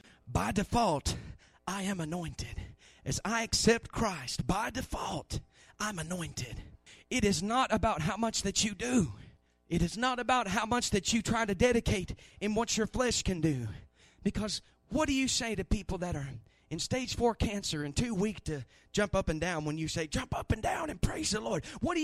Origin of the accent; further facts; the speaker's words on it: United States; why was I born and raised in Campbell County?